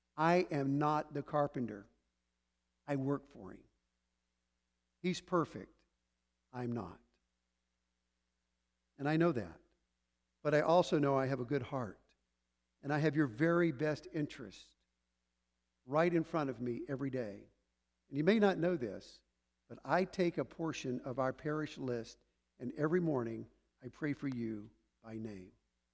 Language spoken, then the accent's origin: English; Waco, Texas, United States; You know the place? I grew up in Waco.